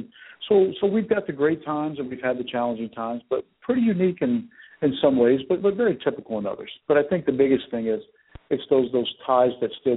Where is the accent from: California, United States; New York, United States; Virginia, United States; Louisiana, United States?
Louisiana, United States; Thibodaux; I say I'm from South Louisiana, and I tell them I'm about an hour south of New Orleans.